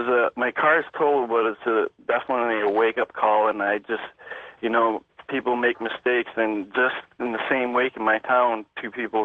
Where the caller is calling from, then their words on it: New York, United States; I'm calling from New York.